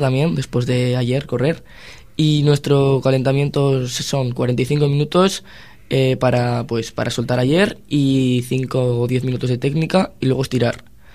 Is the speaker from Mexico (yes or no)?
no; Cantabria, Spain; Soy tercer cántabro de obstáculos y subcampeón de Cantabria también.